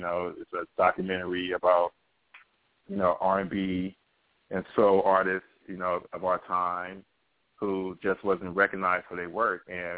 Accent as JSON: {"language": "English", "town": "Compton", "region": "California", "country": "United States", "tie": "born or raised there", "said": "you know, coming from where I grew up at, you know, I grew up in Compton"}